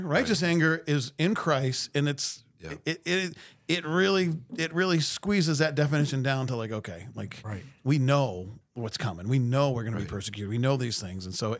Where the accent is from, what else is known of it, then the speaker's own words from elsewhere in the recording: United States; This is I'm an American.